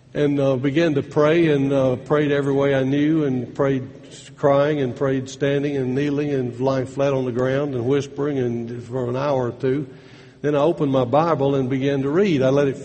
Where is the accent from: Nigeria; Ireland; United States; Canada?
United States; Athens, Alabama; In the 1970s, for 10 years, I lived in my hometown of Athens, Alabama.